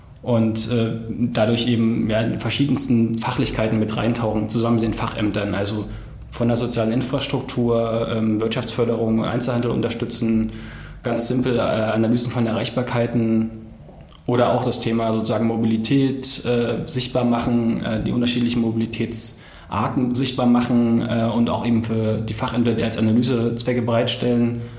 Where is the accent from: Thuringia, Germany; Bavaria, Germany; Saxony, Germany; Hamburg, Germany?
Saxony, Germany; Leipzig; ich hatte einfach Lust, wieder her zurückzukommen, weil ich gebürtiger Leipziger bin.